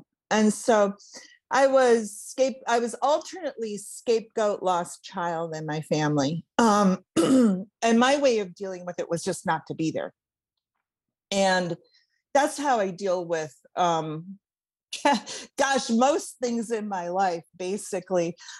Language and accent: English; Cleveland, Ohio, United States; And so I grew up in Cleveland, Ohio, the daughter of a nurse and a liquor distributor, coincidentally.